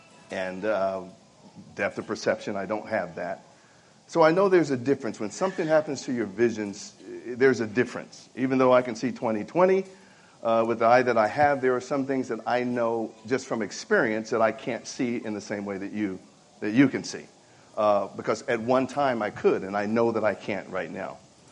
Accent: Sacramento, California, United States; I am from Sacramento, California.

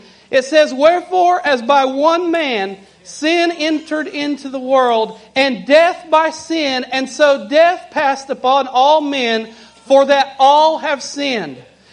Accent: Kentucky, United States; I'm from Kentucky.

